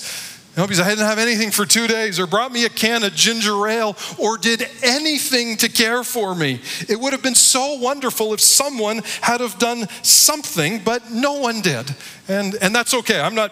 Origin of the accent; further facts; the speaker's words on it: Barrie, Ontario, Canada; I grew up in Barrie, Ontario. Then I went to Chicago to go to Moody Bible Institute.